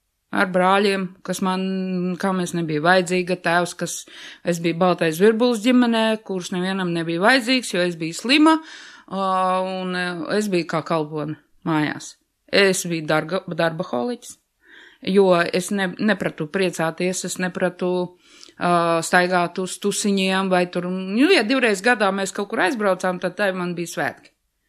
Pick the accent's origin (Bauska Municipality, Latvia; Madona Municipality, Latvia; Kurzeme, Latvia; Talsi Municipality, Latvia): Bauska Municipality, Latvia; Kurmene; Es esmu dzimusi un augusi aiz Krauklē, tas ir bijušā Stučka, un uzaugu es Kurmenes pagastā, tas bija Bauskas rajons, tagad viņš ir Valles pagasts. Dziļos mežos, es esmu piedzimusi daudz bērnu ģimenei, es vecākā no meitām